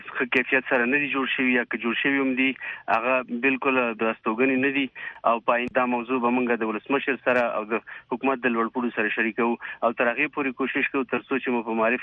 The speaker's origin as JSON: {"language": "Pashto", "region": "Kunar", "country": "Afghanistan", "tie": "born or raised there", "said": "زه د کونړ ولایت د یو بچی په حساب باندې دا ویلای شم"}